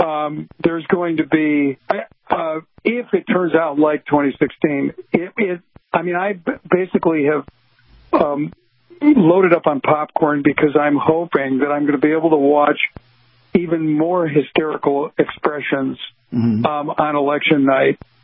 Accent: Chicago, Illinois, United States; I'm originally from Chicago.

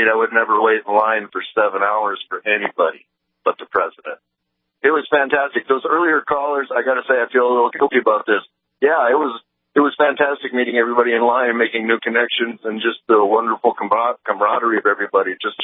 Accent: Wolverton, Minnesota, United States; Wolverton, Minnesota.

